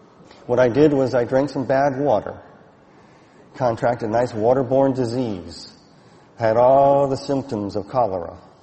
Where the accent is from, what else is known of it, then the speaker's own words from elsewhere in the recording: Falls Church, Virginia, United States; I lived not too far from here. I grew up in Falls Church area. If you know where Lowman's Plaza is, that was where I hung out.